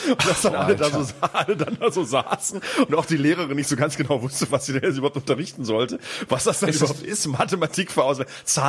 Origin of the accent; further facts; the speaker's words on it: Bremen, Germany; now in Cologne, Germany; als Kölner in Bremen geboren, in Bremen aufgewachsen und dann nach Köln gezogen.